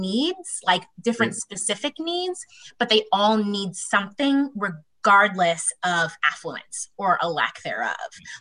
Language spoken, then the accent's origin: English; Groton, United States; also born or lived in Oakland; like I spent most of my time growing up in Groton, but I'm from Oakland. So I went back there a lot.